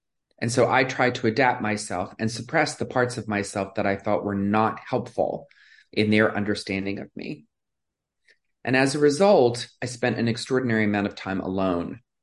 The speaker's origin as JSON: {"language": "English", "town": "Philadelphia", "region": "Pennsylvania", "country": "United States", "tie": "born or raised there", "said": "I grew up in Philadelphia. My father worked in a garage. My mother was a housewife."}